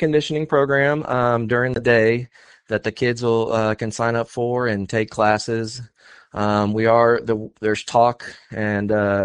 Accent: Galveston, Texas, United States; I'm from Galveston, Texas.

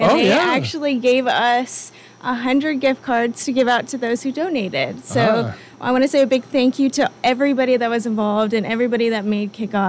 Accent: Bartlesville, Oklahoma, United States; Well, I was born and raised here in Bartlesville, so I am a native Bartlesville citizen, I guess.

